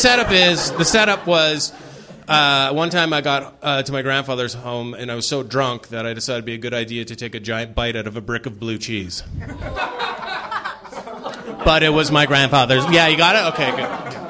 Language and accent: English; Canada; I'm from Canada originally